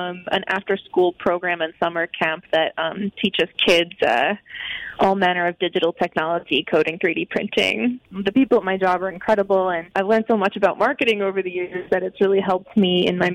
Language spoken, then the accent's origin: English; Binghamton, New York, United States; I'm currently in Thornwood, New York, right next to Pleasantville, but I grew up in Binghamton.